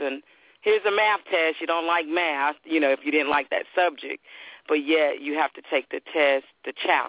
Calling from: Texas, United States

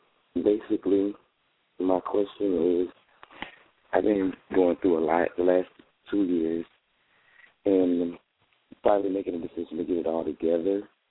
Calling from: Bradenton, Florida, United States; I'm calling from Bradenton, Florida.

